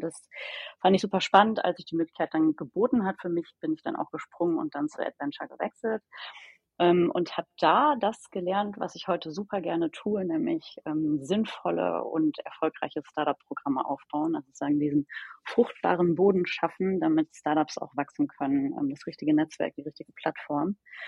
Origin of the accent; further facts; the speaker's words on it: Mülheim an der Ruhr, North Rhine-Westphalia, Germany; now in Berlin, Germany; Also ich lebe heute in Berlin, aber ich bin geboren in Mülheim an der Ruhr und habe studiert an der Ruhr-Universität Bochum, bin also ein Kind des Ruhrgebiets